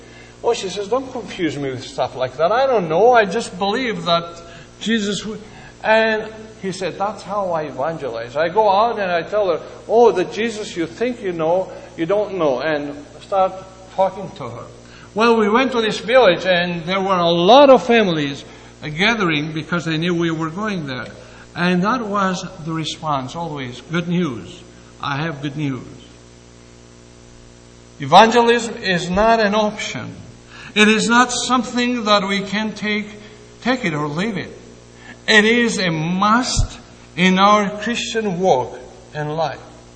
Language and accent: English; Canada; And I said, well, I come from Canada, and I have some good news.